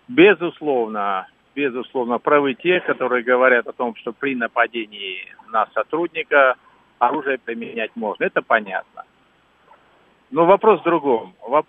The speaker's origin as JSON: {"language": "Russian", "country": "Kazakhstan", "tie": "born there", "said": "Родился в Казахстане, учился в Питере, работал в Грозном и так далее."}